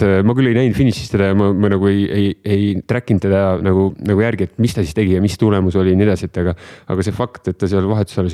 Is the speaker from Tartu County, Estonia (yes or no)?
no; Paide, Järva County, Estonia; Meil oli Paidest, ma olen pärit ja suvila oli 5 kilomeetri kaugusel.